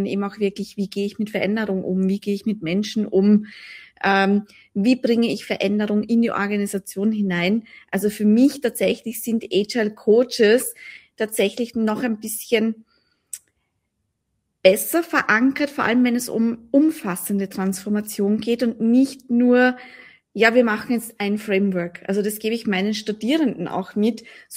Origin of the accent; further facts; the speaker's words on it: Austria; Ja, da ist ja in Deutschland ein bisschen anders als bei uns in Österreich tatsächlich.